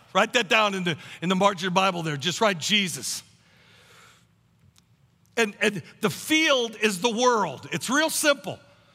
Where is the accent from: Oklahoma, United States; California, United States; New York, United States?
Oklahoma, United States; Tulsa; from Tulsa, Oklahoma.